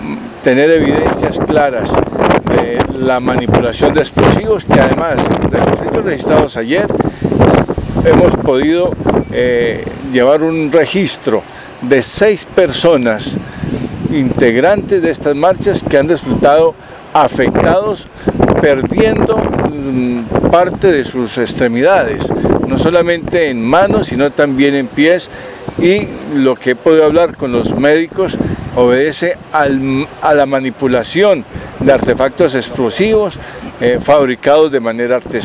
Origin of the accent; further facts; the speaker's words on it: Colombia; Duele mucho, debo decirlo, como colombiano